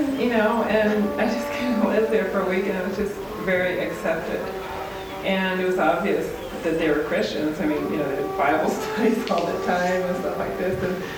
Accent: Seattle, Washington, United States; I grew up in Seattle, I had cousins in Portland who happened to be Lutheran, Missouri, and they had an intern from St. Louis.

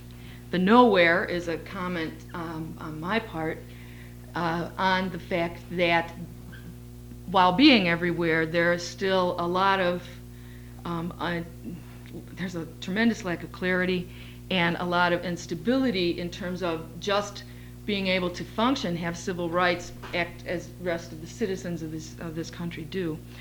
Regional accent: Chicago, Illinois, United States; I'm a white woman of Polish extraction, working class background, born and raised in Chicago.

